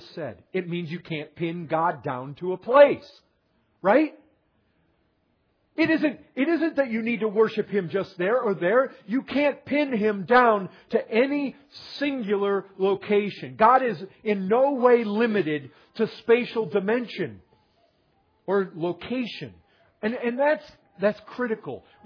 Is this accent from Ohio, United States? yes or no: no; Michigan, United States; I come from Michigan. We have the Great Lakes.